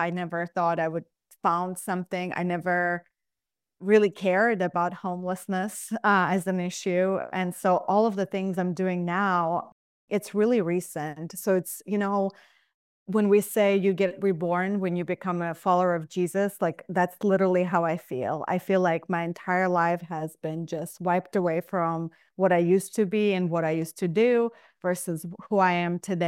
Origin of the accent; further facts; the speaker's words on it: Russia; English is a second language; now in United States; And so had to experience a lot of racism growing up in Russia as well. And so, you know, just very, very broken upbringing.